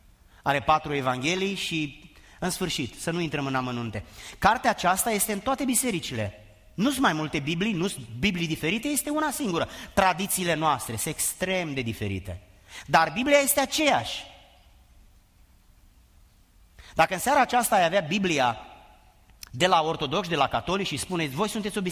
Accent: Giurgiu, Giurgiu County, Romania; M-am născut în Giurgiu, sub București, pe malul Dunării, la granița cu Bulgaria, unde cultul morților este foarte puternic

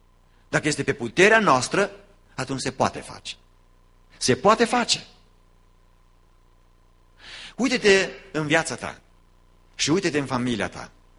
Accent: Romania; born there; noi, în casa noastră, așa ne-am născut, acolo în România, așa s-a născut soția

